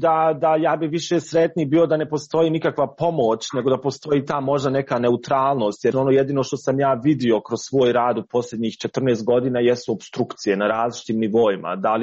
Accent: Bosnia & Herzegovina; to je bio moment kada sam se ja kao Bosanac i Hercegovac osjetio postiđenim.

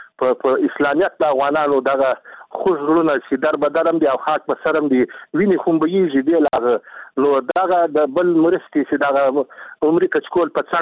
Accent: Zabul, Afghanistan; زه په خپله د زابل ولایت زموږ یو سلسله ولایت چې ټول په زراعت ولاړ ولایت ده،

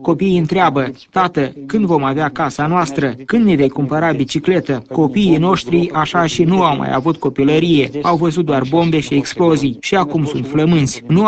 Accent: Chechnya, Russia; sunt refugiat din Cecenia

